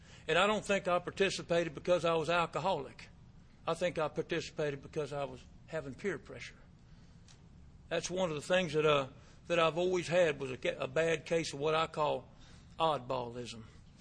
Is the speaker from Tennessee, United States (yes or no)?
no; Pasadena, Texas, United States; also born or lived in Louisiana; I was born in Louisiana and raised on the Texas side.